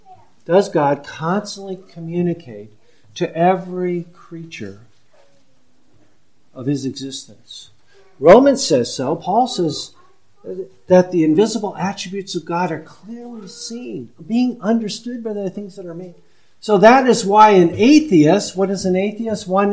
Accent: Michigan, United States; I remember when I grew up in Michigan and I would go out and lay on the grass

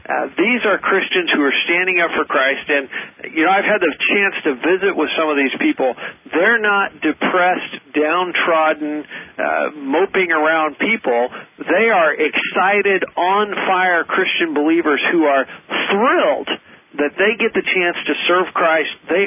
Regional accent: United States; And, you know, as an American, that just freaked me out.

